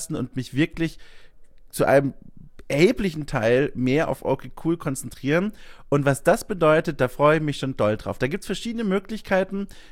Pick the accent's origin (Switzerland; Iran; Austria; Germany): Germany; Bavaria; Ich muss darauf achten, das B angemessen hart auszusprechen. Als Franke hat man damit immer ein bisschen Probleme.